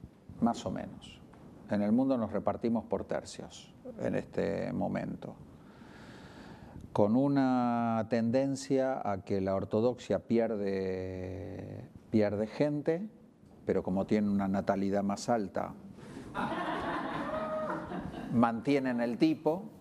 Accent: Argentina; also born or lived in Spain; Lo primero, yo soy judío, luego soy argentino y español

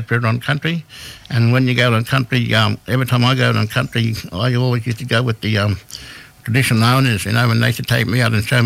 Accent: Yarrabah, Queensland, Australia; I'm Kungandjian from Yarrabah. I'm coming on your country.

